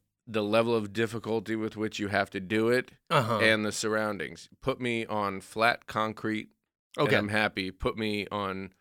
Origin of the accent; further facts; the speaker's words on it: Colorado, United States; I'm from Colorado. Right. So, it's just like everywhere I've been, there's always people trying to get me to hike.